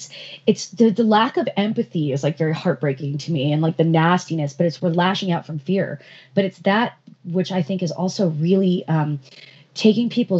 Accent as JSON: {"language": "English", "region": "East Coast", "country": "United States", "tie": "born or raised there", "said": "and years later, you know, I'm growing up on the East Coast, and my mom is so paranoid about the doors being locked"}